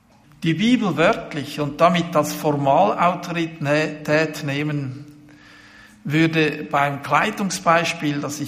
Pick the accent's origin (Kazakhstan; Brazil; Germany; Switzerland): Brazil; weißt du, ich komme aus Brasilien und habe Folgendes erlebt.